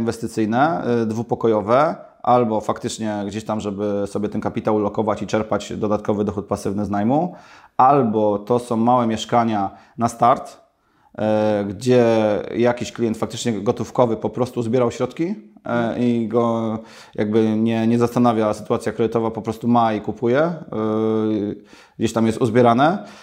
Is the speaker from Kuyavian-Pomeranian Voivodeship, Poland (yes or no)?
no; Poznań, Greater Poland Voivodeship, Poland; tak się złożyło, że analizujemy rynek warszawski, że jestem z Poznania.